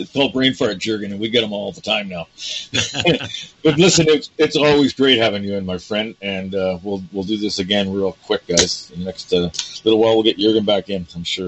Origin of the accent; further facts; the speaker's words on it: Toronto, Ontario, Canada; I grew up in Toronto, Jürgen. That's where my schooling was in downtown Toronto, is where I was brought up. And King George Public School in Toronto is where I went to school.